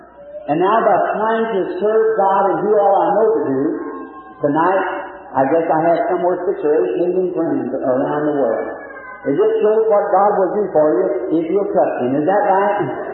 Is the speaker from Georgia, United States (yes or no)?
no; Kentucky, United States; born there; When I was a little boy, I was born up here in Cumberland County, Kentucky, a little log cabin.